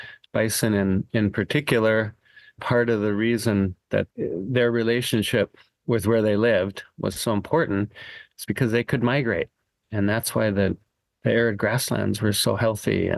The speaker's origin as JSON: {"language": "English", "town": "Fort Peck", "region": "Montana", "country": "United States", "said": "And then I'm from Fort Peck. My reservation is in northeastern Montana."}